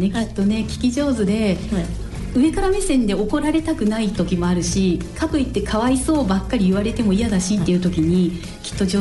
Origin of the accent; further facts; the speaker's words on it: Yamanashi, Japan; 私も山梨県出身在住なので、あの私アラフォーなんですね